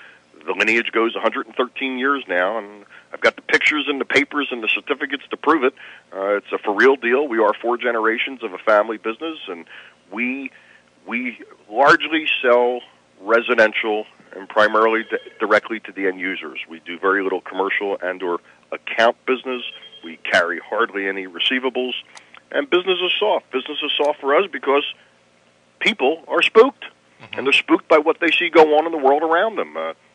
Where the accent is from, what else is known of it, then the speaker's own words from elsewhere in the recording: Philadelphia, Pennsylvania, United States; I'm 54 years old and born and raised in Philadelphia